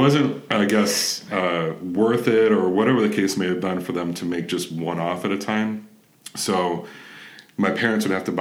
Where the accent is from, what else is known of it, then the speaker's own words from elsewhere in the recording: Pontiac, Michigan, United States; so for us, growing up in Pontiac, that meant, you know, my parents driving a lot and getting us to Canton or getting us to Brighton or getting us to Rochester.